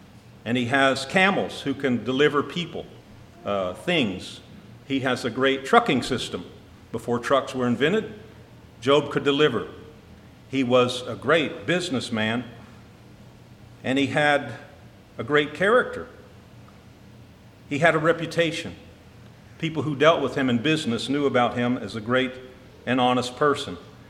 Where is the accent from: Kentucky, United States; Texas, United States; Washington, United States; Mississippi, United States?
Texas, United States; accent: southern Texas; allowing my southern Texas accent here